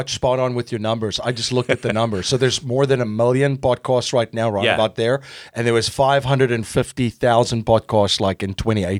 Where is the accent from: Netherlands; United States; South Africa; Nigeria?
South Africa; growing up in South Africa, I grew up during a very interesting time there.